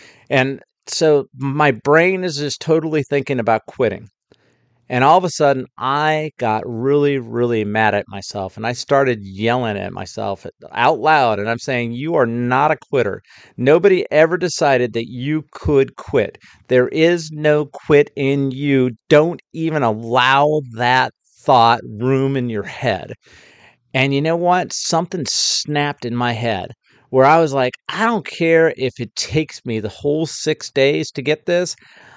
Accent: United States; because I'm an American veteran who tried to get plugged into the VA system

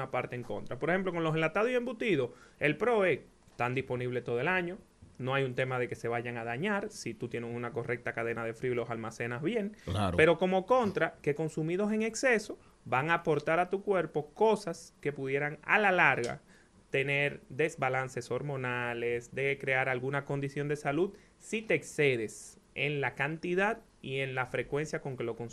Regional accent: Dominican Republic; nosotros como dominicanos

